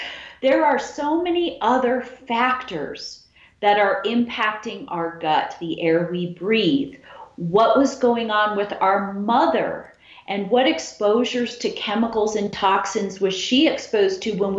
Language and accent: English; Chicago, Illinois, United States; born there; I was born in Chicago.